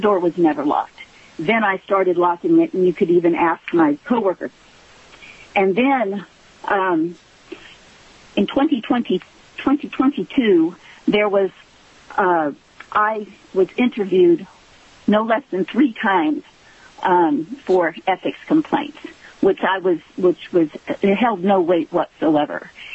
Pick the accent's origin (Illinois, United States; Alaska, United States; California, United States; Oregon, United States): Alaska, United States; I'm from the Delta Anna area.